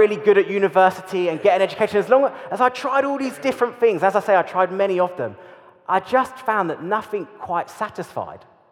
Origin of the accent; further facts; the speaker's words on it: Slough, South East England, United Kingdom; I grew up in Slough in a very different environment from here.